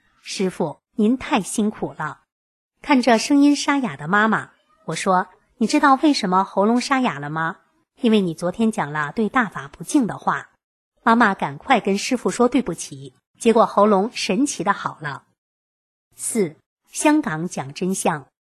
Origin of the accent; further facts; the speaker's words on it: Taiwan; 我说我是台湾人。